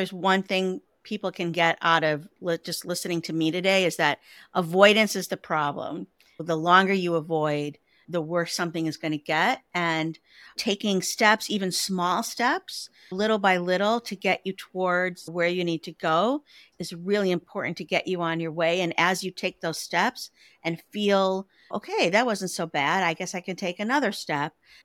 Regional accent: Chicago, Illinois, United States; now in Milwaukee, United States; Steve and I moved to Milwaukee. I like to joke temporarily 28 years ago because I'm from Chicago. We met in Chicago.

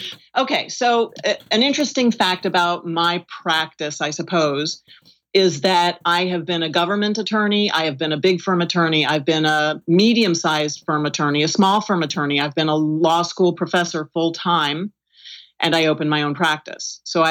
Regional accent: California, United States; also born or lived in New York; I'm from California and New York.

